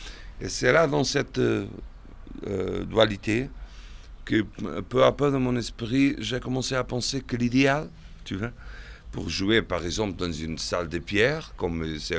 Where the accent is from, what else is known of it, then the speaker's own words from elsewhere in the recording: Portugal; je suis portugais, ça c'est une condition que je ne pourrais jamais abandonner.